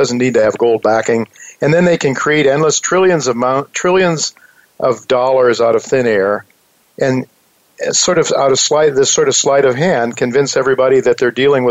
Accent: Ohio, United States; The middle class, the people, when I grew up in Ohio, you know, those people are having a tough time of it back in the Midwest

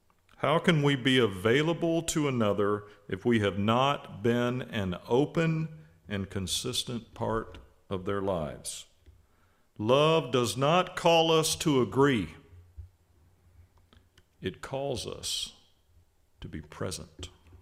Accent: Mississippi, United States; Growing up in Mississippi, my best friend Boots and I would play game after game of 21 in the heat and humidity of the southern summer of my youth.

